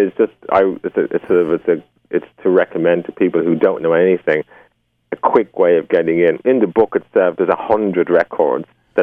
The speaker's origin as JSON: {"language": "English", "town": "Dublin", "region": "Leinster", "country": "Ireland", "tie": "born there", "said": "I was born in Dublin. I attended Trinity College Dublin, studying economics."}